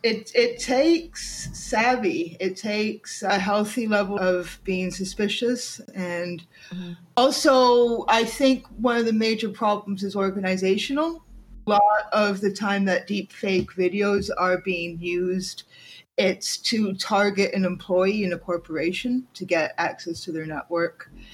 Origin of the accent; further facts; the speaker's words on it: Canada; My dad immigrated from London, have English family, and I don't like saying I'm Canadian because I don't like to make my identity, but I am Canadian.